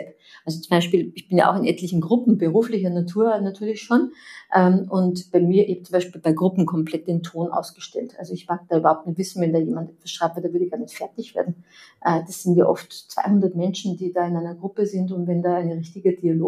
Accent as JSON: {"language": "German", "country": "Austria", "tie": "born or raised there", "said": "ich bin ja da im Salzkammergut am See groß geworden"}